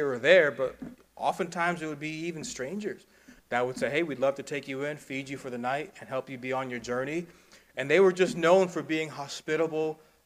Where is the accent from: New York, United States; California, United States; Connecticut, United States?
New York, United States; And I remember jokingly as a New Yorker when I first went down south that I was always very suspicious.